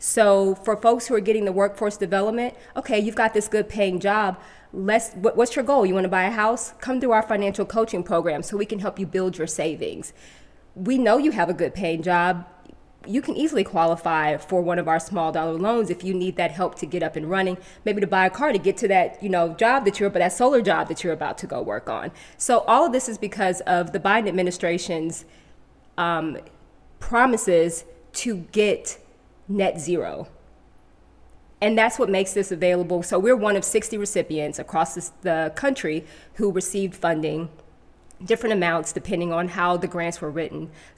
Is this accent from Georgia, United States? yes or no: yes; Stone Mountain, Georgia, United States; And I grew up in Stone Mountain.